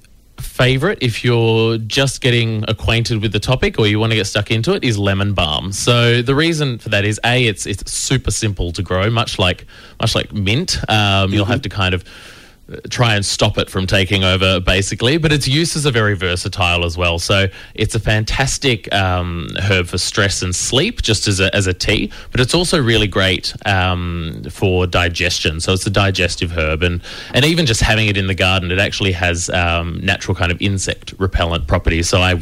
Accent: Western Australia, Australia; also born or lived in Melbourne; I grew up in Wheatbelt WA, kind of deep WA, on a farm out there, population like a couple of hundred people, very, very remote, fantastic place to grow up. But I've since lived, my family's in Perth now, and I actually spent 5 or 6 years living here in Melbourne

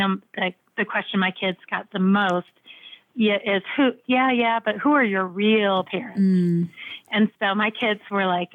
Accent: Chicago, Illinois, United States; born there; oh, well, she was born in China and I was born in Chicago.

